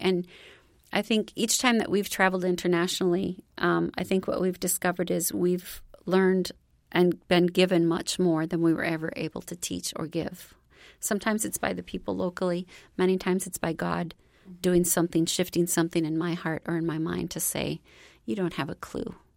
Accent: United States; Again, I grew up in the United States. It was my whole life until I was 50-some.

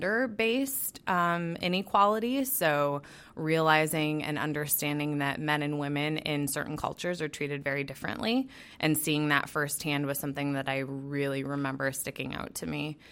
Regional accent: Midwest, United States; So I grew up in the Salvation Army, grew up in the Midwest.

